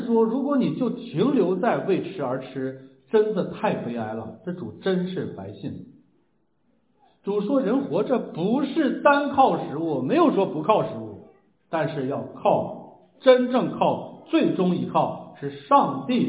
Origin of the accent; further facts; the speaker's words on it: Shanxi, China; 尤其是华北黄河流域的人，我老家那一块的，那是最最苦难深重的一群人